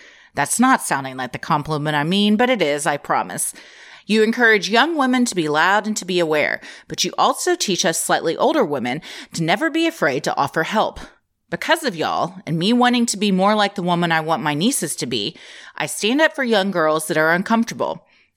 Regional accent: Memphis, Tennessee, United States; Also, I'm from Memphis, Tennessee. I graduated from the University of Memphis.

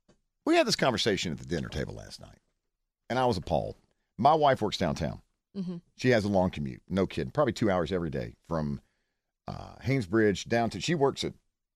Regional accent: the South, United States; I was raised in the South.

